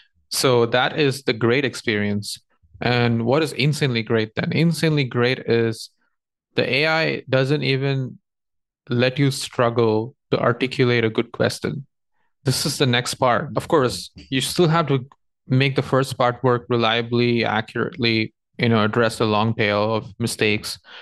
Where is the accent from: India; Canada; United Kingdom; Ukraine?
India; I grew up in India from a pretty humble background